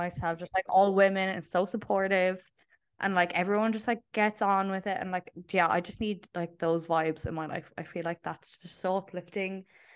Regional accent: Canada; born there; I was born in Canada

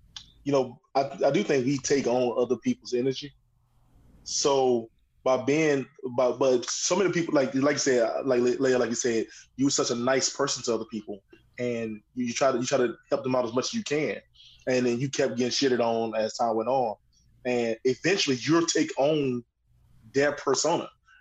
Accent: Henderson, North Carolina, United States; I also have a nonprofit organization that I do outside of my hometown of Henderson, North Carolina, the Green Rose Foundation, which I named after my late mother.

